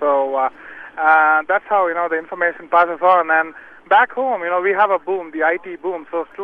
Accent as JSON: {"language": "English", "country": "India", "lives_now": "United States", "said": "I'm actually from India, and I did my master's here in the United States."}